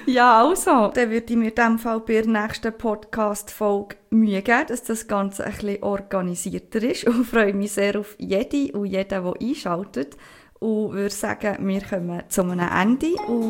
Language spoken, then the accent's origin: German; Basel, Basel-Stadt, Switzerland; also born or lived in Canton of Bern; ich bin aus dem Kanton Bern, ursprünglich von Basel. Vielleicht hört man das auch ein bisschen raus, ich weiss es nicht.